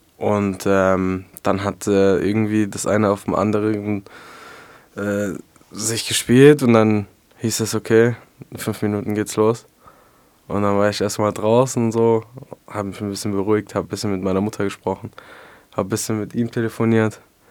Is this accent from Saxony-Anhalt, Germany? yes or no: no; Schwäbisch Hall, Baden-Württemberg, Germany; wir sind aus Schwäbisch Hall und ich freue mich heute hier zu sein.